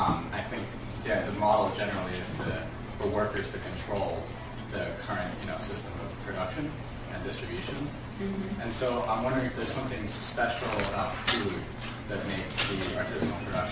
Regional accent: Los Angeles, California, United States; I'm from Los Angeles.

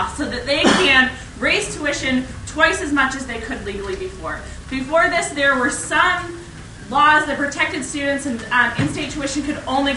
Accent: Seattle, Washington, United States; I'm from Seattle, and I just graduated from UW.

